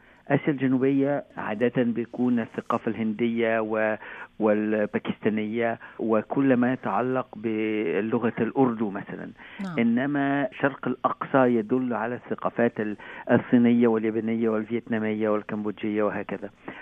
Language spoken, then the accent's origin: Arabic; Egypt; طبعا، بس هذا الموضوع موضوع صراع داخل المجتمع المصري